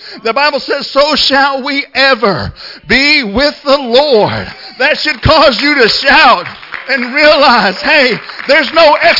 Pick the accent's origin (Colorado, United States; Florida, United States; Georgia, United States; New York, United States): Florida, United States; You know, now I grew up in Florida and we have lizards, but that's the kind you hang on your ear, little bitty guys.